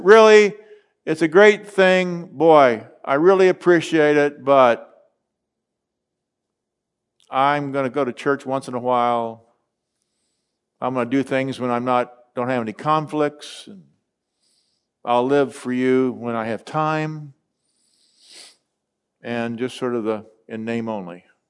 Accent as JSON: {"language": "English", "town": "Indianapolis", "region": "Indiana", "country": "United States", "tie": "born or raised there", "said": "I grew up in the Pilgrim Holiness Church in Indianapolis, Indiana."}